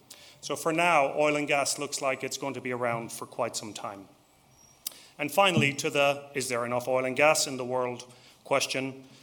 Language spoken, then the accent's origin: English; Kenmare, Munster, Ireland; accent: American; also born or lived in United States; I'm Irish. I grew up in a small farm outside of Kenmare, and that makes me a Kerryman.